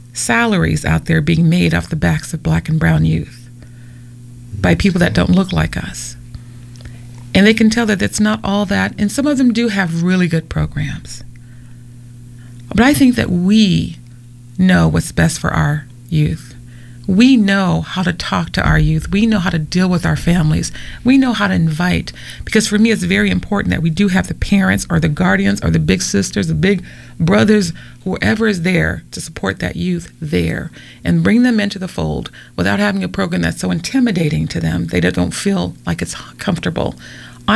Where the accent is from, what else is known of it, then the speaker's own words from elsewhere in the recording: Pacific Northwest, United States; You know, I'm coming from the Pacific Northwest.